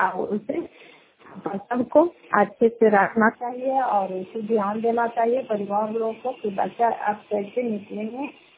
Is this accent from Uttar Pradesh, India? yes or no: no; Fatehpur, Bihar, India; घर फतेहपुर पंचायत मकरौता जिला नालंदा करारपसरा ब्लॉक की निवासी हूँ।